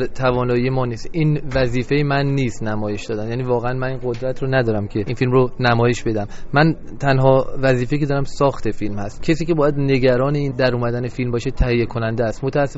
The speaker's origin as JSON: {"language": "Persian", "country": "Iran"}